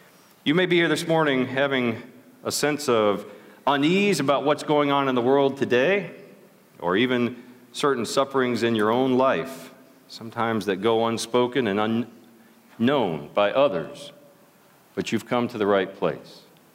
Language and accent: English; Kentucky, United States; all the saints scattered throughout central Kentucky, here in my home state, the very promised land, this side of the Atlantic.